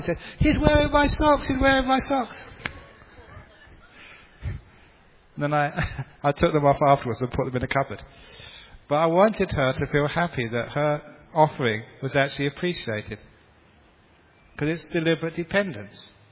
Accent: London, United Kingdom; Even when I was growing up in London, I'd walk just with thongs in the snow.

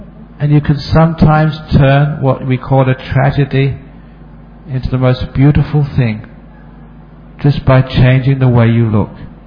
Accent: Perth, Western Australia, Australia; give a talk in Perth, it's always put on the internet. Now there's video streaming, so when I am in my hometown, which is very rare these days

